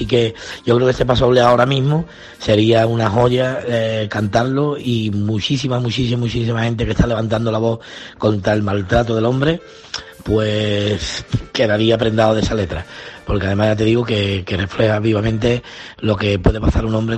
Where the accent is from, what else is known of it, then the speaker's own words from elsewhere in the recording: Cádiz, Andalusia, Spain; de Cádiz, y carnavalero, y gaditano, y por supuesto cadista.